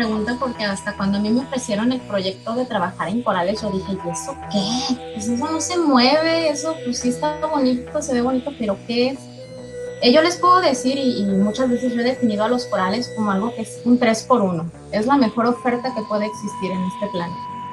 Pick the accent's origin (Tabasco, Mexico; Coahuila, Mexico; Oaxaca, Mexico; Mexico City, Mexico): Mexico City, Mexico; born there; now in Puerto Vallarta, Mexico; Yo nací en la Ciudad de México y siempre me gustó ir al mar.